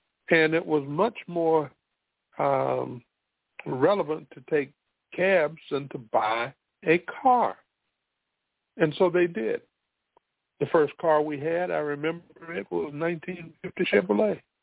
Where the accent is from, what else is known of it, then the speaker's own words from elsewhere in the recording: South Carolina, United States; As I've mentioned before, I am born and raised in South Carolina.